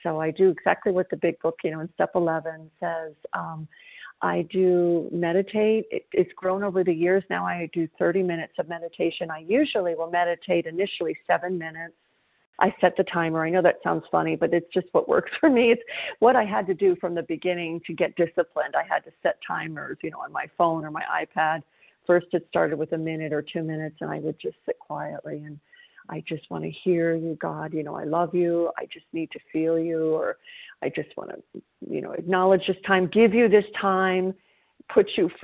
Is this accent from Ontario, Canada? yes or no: yes; Toronto, Ontario, Canada